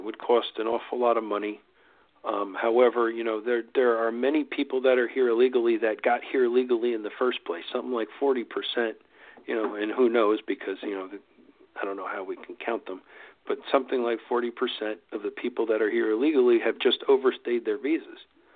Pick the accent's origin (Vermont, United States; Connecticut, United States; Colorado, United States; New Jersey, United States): New Jersey, United States; I'm from New Jersey. We identify with that.